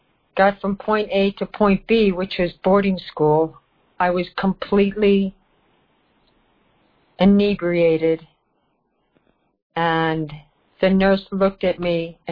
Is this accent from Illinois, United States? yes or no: no; New York City, New York, United States; I grew up in New York City and my mother was single, so she sent me to a beautiful boarding school